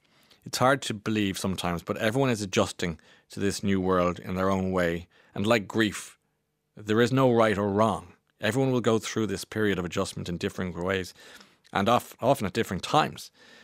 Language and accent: English; Belfast, Northern Ireland, United Kingdom; I'm from Belfast. I spend a lot of time in Dublin.